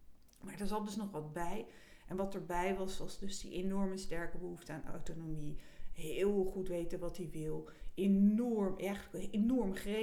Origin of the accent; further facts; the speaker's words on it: France; Ik kom uit Frankrijk.